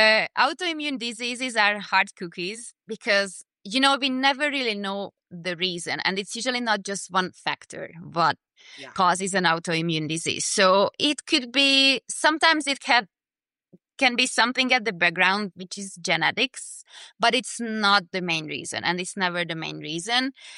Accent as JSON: {"language": "English", "country": "Hungary", "tie": "born or raised there", "also_born_or_lived": "Mexico / Panama", "moved": "as an adult", "said": "So I'm originally from Hungary. I was born in Hungary, finished med school in Hungary. But it was around 18 years ago when I moved away from Hungary. My family is there. Everybody's living there. I was living in Mexico for almost 5 years, and then in Panama"}